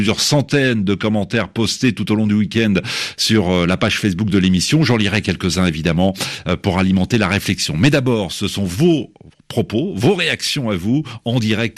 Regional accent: Central African Republic; en tant que centrafricain, je suis vraiment sous le choc

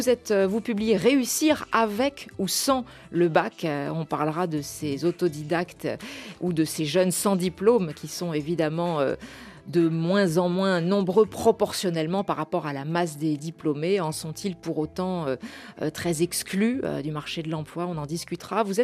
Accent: Burkina Faso; Et chez nous, au Burkina, on voudra savoir qui t'a envoyé.

